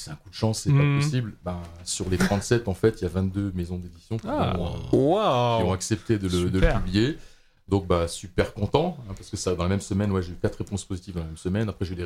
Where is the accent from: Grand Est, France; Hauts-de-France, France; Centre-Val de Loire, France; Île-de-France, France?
Grand Est, France; Richemont; En fait, moi, je suis donc de Richemont. C'est du côté de la vallée de la Fench.